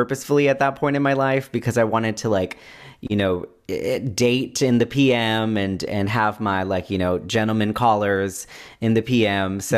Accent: Moreno Valley, California, United States; And I had, you know, stayed in the same hometown for, shoot, like 16 years at that point, Moreno Valley.

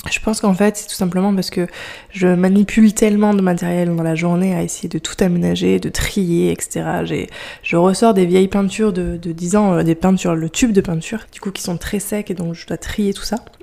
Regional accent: France; je viens juste de rentrer de Thaïlande. Donc là, je suis actuellement en France, dans la maison de famille, dans la maison d'enfance.

